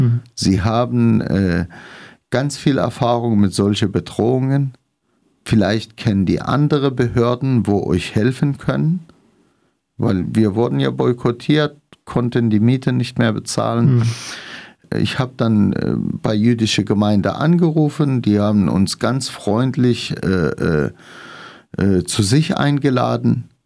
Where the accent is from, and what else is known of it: Syria; now in Freiburg, Germany